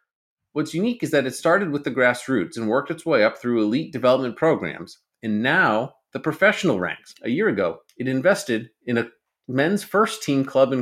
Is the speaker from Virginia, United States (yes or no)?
yes; Virginia, United States; born there; As it happens, I was born in the Commonwealth of Virginia, graduated from UVA, and even was a varsity athlete there